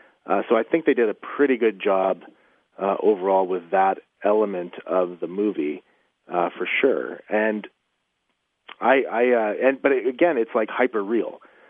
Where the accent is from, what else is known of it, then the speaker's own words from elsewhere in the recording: Edmonton, Alberta, Canada; Like I grew up in Edmonton, so there's this place called the West Edmonton Mall.